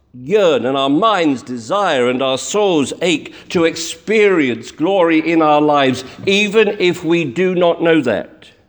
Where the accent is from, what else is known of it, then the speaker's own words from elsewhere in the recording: United Kingdom; Well, you knew I would eventually, being British.